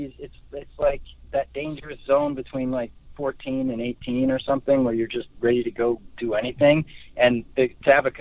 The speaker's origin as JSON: {"language": "English", "region": "New Jersey", "country": "United States", "tie": "born or raised there", "also_born_or_lived": "Queens, New York", "said": "I was born in Queens, and then we moved to Jersey when I was like around seven."}